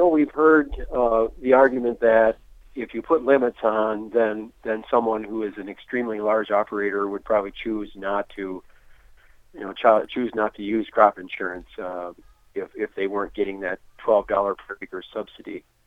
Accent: Gaylord, Minnesota, United States; and I'm from Gaylord, Minnesota.

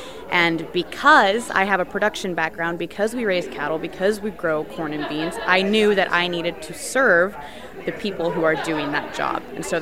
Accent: Wilcox, Nebraska, United States; I'm from Wilcox, Nebraska.

